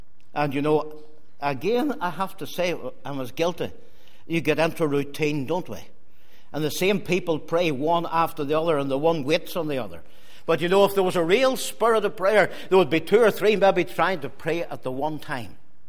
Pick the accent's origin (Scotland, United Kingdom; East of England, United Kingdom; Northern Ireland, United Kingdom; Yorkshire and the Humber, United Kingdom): Northern Ireland, United Kingdom; Omagh; I would always say … from Omagh.